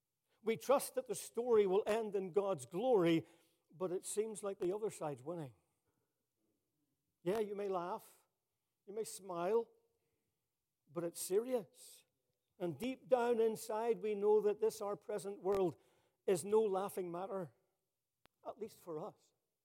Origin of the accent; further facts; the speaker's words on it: Ireland; I'm from Ireland originally.